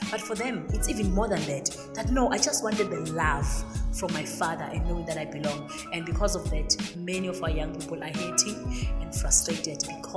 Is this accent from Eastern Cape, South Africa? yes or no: no; Klerksdorp, North West, South Africa; I come from the Northwest, in Klerksdorp area.